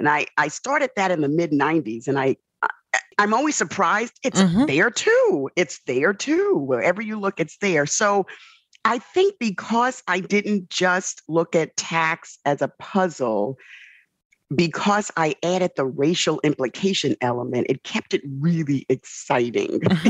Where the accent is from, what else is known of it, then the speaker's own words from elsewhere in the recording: New York City, New York, United States; when you're born and raised in the South Bronx, you have lots of white folks telling you what you can't do.